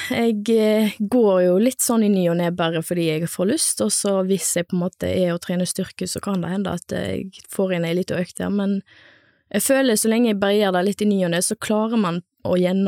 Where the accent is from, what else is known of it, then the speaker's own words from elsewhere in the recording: Moster, Vestland, Norway; Jeg jo fra Moster, og jeg det midterste av tre søsken.